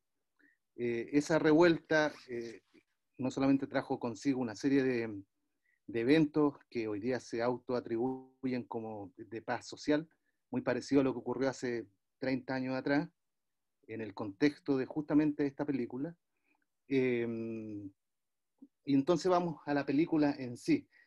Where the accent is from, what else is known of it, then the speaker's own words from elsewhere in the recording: Cabildo, Valparaíso, Chile; para tomar el bus hasta mi pueblo, que es Cabildo, aquí cerca en la Quinta Región